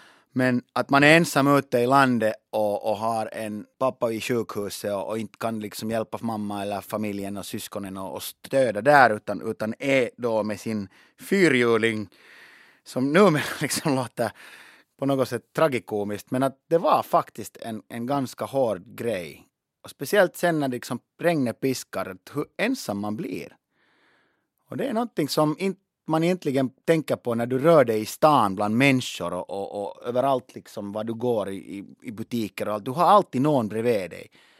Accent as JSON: {"language": "Swedish", "country": "Finland", "said": "jag är finlandssvensk"}